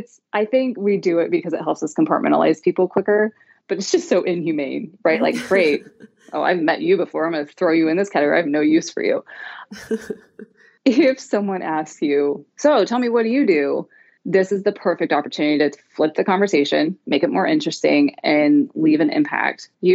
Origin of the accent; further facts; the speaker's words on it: Bible Belt, United States; now in Los Angeles, United States; It's a little easier because we're in LA, but I'm from the Bible Belt and it's very complicated.